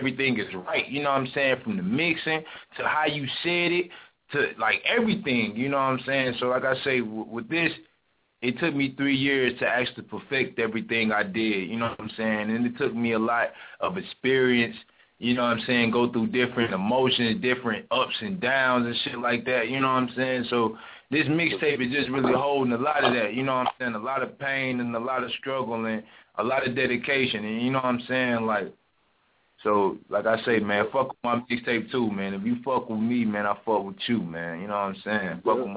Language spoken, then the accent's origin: English; Montego Bay, Saint James Parish, Jamaica; but I'm originally from Montego Bay, you see me?